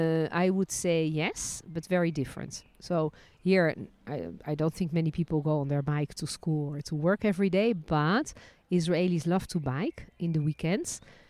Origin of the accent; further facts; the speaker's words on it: Netherlands; born there; English is a second language; Dutch. I was born in Dutch. Born in Holland.